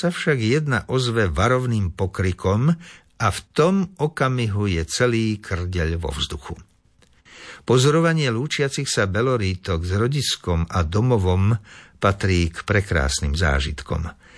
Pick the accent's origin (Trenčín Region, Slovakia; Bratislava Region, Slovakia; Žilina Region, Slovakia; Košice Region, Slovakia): Žilina Region, Slovakia; Liptovské Revúce; Rovnako si spomínam na detstvo, keď sa v mojej rodnej dedine Liptovské Revúce na konci prázdnin odoberalo toľko belorítok